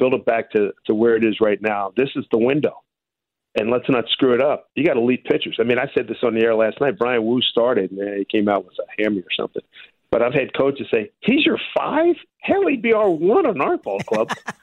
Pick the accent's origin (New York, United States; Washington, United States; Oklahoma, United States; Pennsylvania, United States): Pennsylvania, United States; Philadelphia; I'm a lot older than you. I grew up in Philly.